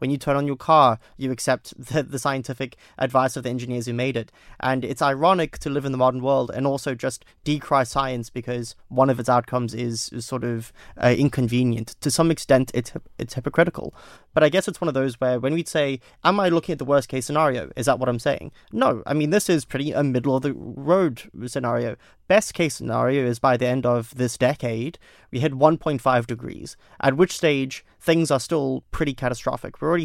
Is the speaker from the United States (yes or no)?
no; South Africa; So in my home country of South Africa